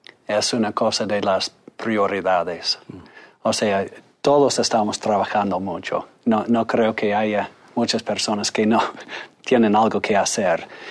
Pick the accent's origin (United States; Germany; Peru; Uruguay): United States; Idaho Falls, Idaho; born there; Bueno, yo nací en Idaho Falls, Rigby, pero alrededor de Idaho Falls.